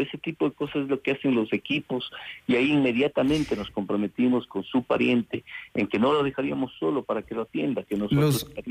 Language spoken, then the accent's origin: Spanish; Ecuador; Esa es una realidad que debemos hoy por hoy unificarnos como ecuatorianos